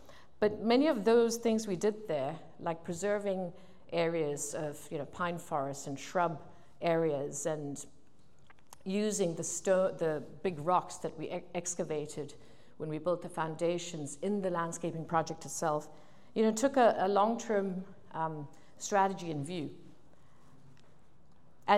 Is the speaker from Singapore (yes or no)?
yes; Singapore; also born or lived in United Kingdom; now in Portugal; I am now Swiss through marriage to him, but I'm originally Singaporean of Indian origin, British, because I spent many years in Britain educating myself